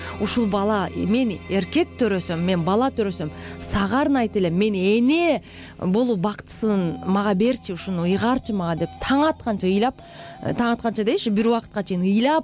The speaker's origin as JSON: {"language": "Kyrgyz", "town": "Jalal-Abad", "region": "Jalal-Abad Region", "country": "Kyrgyzstan", "said": "менин кайын журтум атбашыдан, өзүм Жалал Абаддан."}